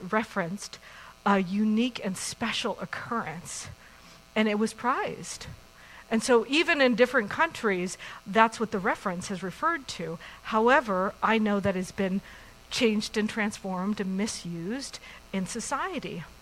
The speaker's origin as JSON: {"language": "English", "region": "New Mexico", "country": "United States", "tie": "born or raised there", "also_born_or_lived": "California", "lives_now": "Bellingham, United States", "said": "I didn't grow up here in Bellingham, but I grew up in New Mexico and moved to California, and now I've moved here"}